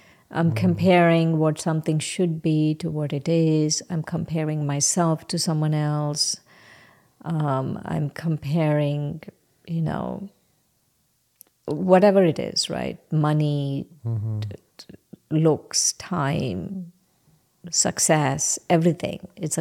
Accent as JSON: {"language": "English", "country": "India", "moved": "yes", "said": "culture shock for me when I came from India to here"}